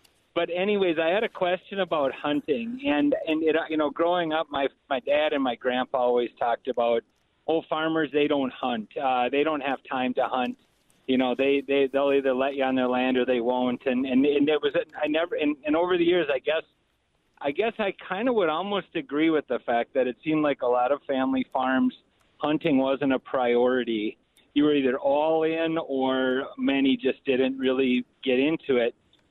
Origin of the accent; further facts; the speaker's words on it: Milwaukee, Wisconsin, United States; I grew up in Milwaukee in the 70s and had a family cabin up on Highway 40 on Island Lake.